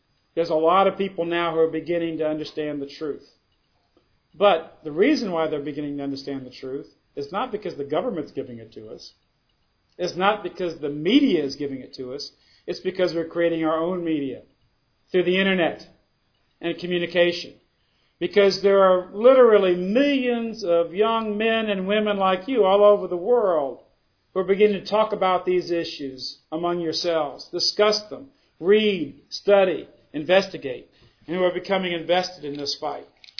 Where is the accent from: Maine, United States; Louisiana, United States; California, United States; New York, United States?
Louisiana, United States; When I grew up in Louisiana, my country was 90% European American, 90% European American.